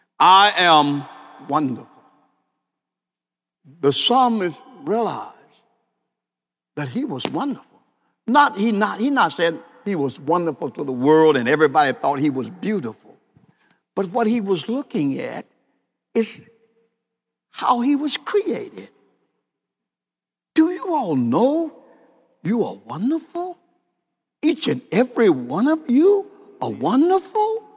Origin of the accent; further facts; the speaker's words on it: Los Angeles, California, United States; I was raised up in South Central Los Angeles, and I was in a gang.